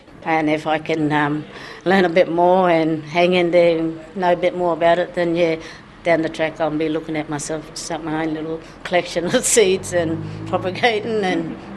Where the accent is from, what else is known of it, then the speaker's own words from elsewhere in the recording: Port Hedland, Western Australia, Australia; I'm from Port Hedland. It's South Hedland virtually